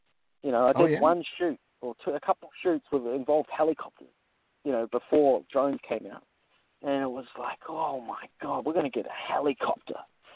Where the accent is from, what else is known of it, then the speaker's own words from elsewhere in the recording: Australia; I grew up in Australia, and when we traveled over to America as a family